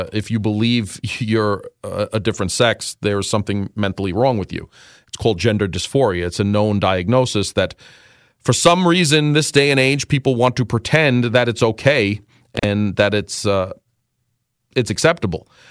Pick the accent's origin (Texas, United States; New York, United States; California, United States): New York, United States; New York City; I grew up in New York City.